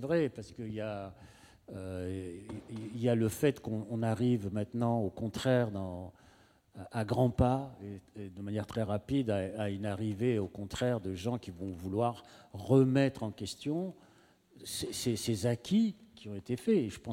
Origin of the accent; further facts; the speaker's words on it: France; Non, moi, je suis pas Algérien, moi, je suis Français.